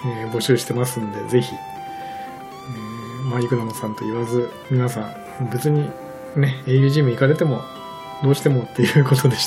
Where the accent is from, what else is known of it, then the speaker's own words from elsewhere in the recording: Shimane, Japan; 私はやっぱりね、島根出身なんで、